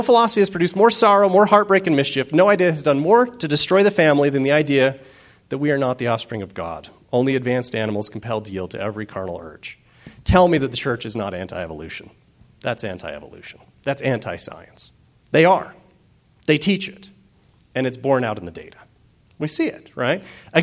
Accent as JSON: {"language": "English", "region": "Utah", "country": "United States", "said": "I love coming to Utah. I'm from Utah, right? I love coming to visit family."}